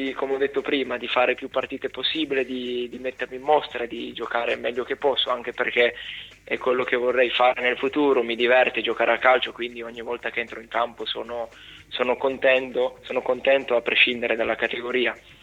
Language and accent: Italian; Piedmont, Italy; 21 sei... anni, vengo dalla provincia di Cuneo, in Piemonte, un paesino piccolino.